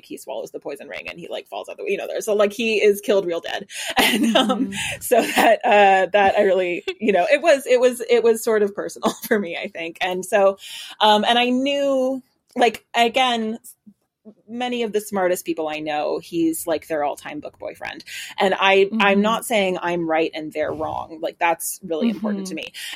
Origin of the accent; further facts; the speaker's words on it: United States; now in Ireland; I'm an American, but I've lived in Ireland for 10 years. And so I have a sort of complicated relationship with how I speak